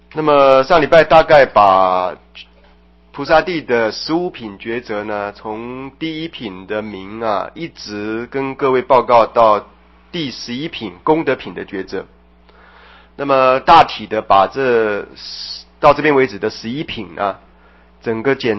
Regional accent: China; 常常举一个我们中国人的对联呢

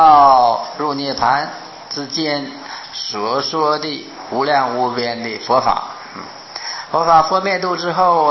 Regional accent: China; 这样我们中国人的习惯啊，经啊，这是圣人的著作，我们能生恭敬心。

